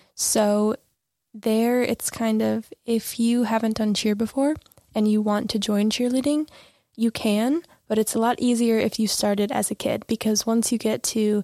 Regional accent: United States; now in Switzerland; Well, I'm American.

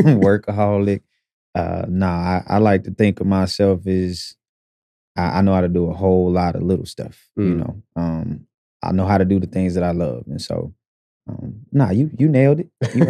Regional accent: Tulsa, Oklahoma, United States; Being here, growing up in North Tulsa, we had spots like that.

